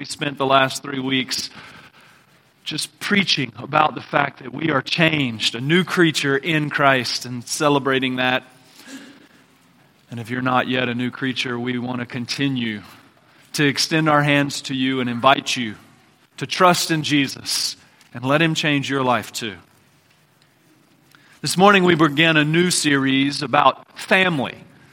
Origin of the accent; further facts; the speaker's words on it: Denham Springs, Louisiana, United States; even though Denham Springs has some good qualities about it, and I love this as my hometown